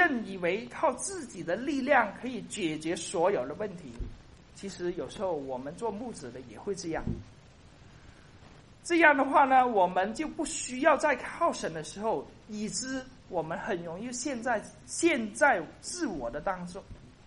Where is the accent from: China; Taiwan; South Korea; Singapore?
China; Kaiping, Guangdong; 中国我的故乡啊开平这个地方，然后呢这个地方叫赤坎